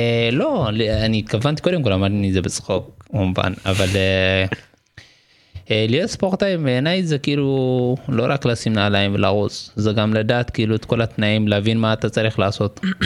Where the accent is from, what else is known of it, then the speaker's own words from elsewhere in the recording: Eritrea; moved away; בכפר, איפה שגדלתי, אני ארתראי פליט, כמו שאתה יודע.